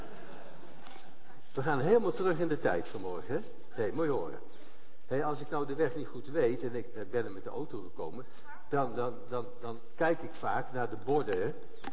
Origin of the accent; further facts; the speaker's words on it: Ede, Gelderland, Netherlands; Nou, hey, ik kom uit Ede